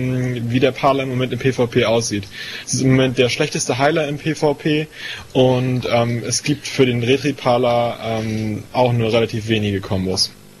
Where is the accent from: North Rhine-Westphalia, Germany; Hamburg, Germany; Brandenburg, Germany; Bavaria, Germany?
Hamburg, Germany; ich komme aus Hamburg, bin zurzeit Oberstufenschüler